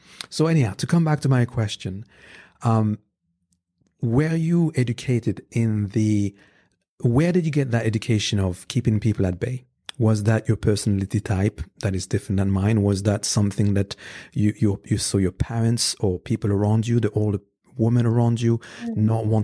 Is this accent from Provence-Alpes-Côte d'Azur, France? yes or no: no; Paris, Île-de-France, France; I grew up in Paris, in France, in the 80s and 90s.